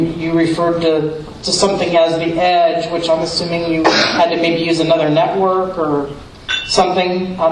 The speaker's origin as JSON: {"language": "English", "region": "Ohio", "country": "United States", "said": "I'm from Ohio."}